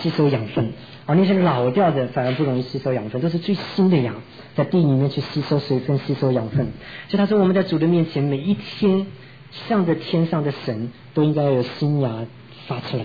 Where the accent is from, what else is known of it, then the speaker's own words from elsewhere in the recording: China; 我们中国人啊，讲话是最怎么讲，最忌邪的，对不对？